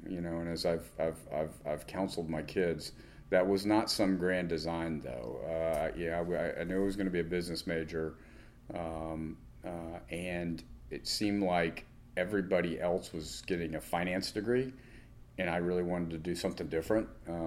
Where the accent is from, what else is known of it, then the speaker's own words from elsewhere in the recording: Orlando, Florida, United States; also born or lived in Winter Park / Seminole County; I was born and raised in Orlando, was born in Winter Park, grew up in Seminole County, and then went away to the University of Florida and came back